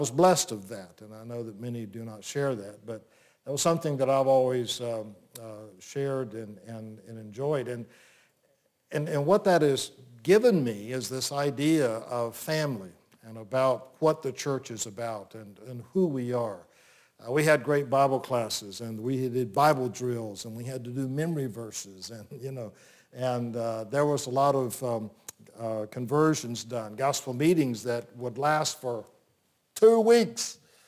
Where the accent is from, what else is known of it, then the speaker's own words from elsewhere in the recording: Plant City, Florida, United States; But growing up in Plant City was what I call kind of a Norman Rockwell experience.